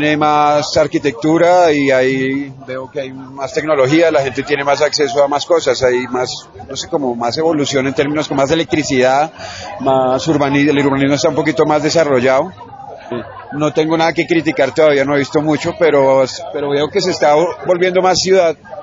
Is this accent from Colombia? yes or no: yes; Puerto Colombia, Atlántico, Colombia; Bueno, yo vengo de Puerto Colombia Atlántico